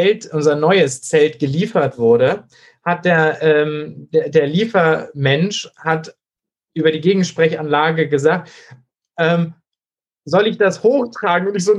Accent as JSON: {"language": "German", "region": "Schleswig-Holstein", "country": "Germany", "said": "Das ist in Schleswig-Holstein, wo ich herkomme, natürlich auch so gewesen."}